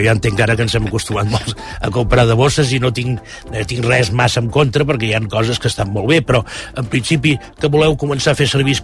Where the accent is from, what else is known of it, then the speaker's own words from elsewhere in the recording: Granollers, Catalonia, Spain; Jo, que soc fill de Granollers, recordo la porxada